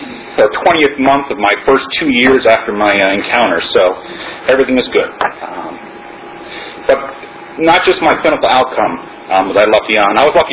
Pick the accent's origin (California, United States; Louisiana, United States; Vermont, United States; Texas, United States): Vermont, United States; I grew up in Vermont, one of the states that actually uses town halls still, and when I was a very small boy, I used to go with my dad, but that was back in the late 60s and early 70s